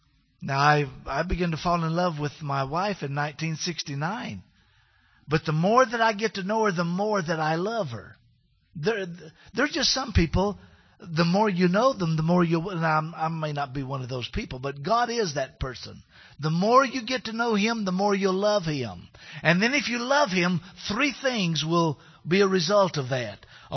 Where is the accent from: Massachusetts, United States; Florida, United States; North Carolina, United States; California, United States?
North Carolina, United States; We've sang in Hebrew and sang in Greek, and I'm from North Carolina, so English is about as tough as I can handle this morning.